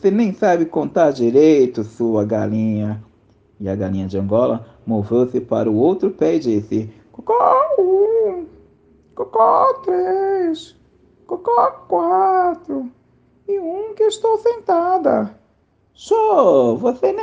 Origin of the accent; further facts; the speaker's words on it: São Paulo, Brazil; eu sou de São Paulo, capital, aonde eu estou